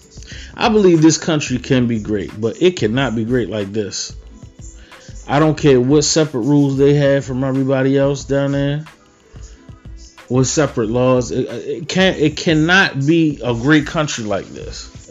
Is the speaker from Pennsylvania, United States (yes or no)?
no; Baltimore, Maryland, United States; if this was Kyle Jenkins from, I don't know, 33rd Street, as I'm from Baltimore.